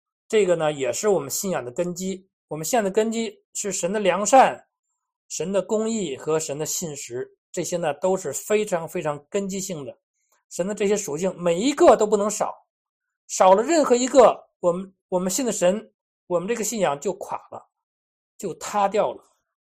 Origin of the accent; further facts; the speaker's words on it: China; 我们中国人一直在讲这个福这个字，是吧？